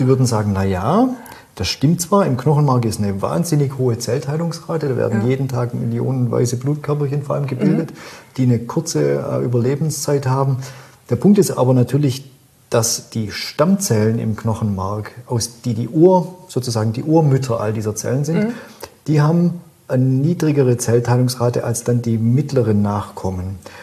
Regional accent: Baden-Württemberg, Germany; accent: Swabian; ich bin ja Schwabe, wie man mir gut anmerkt.

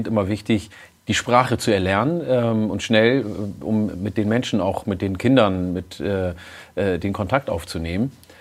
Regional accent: Ethiopia; first language Oromo; German is a second language; weil meine Muttersprache war lange Zeit verboten. Also wir durften sie in Äthiopien nicht sprechen, durfte in der Schule nicht unterrichtet werden.

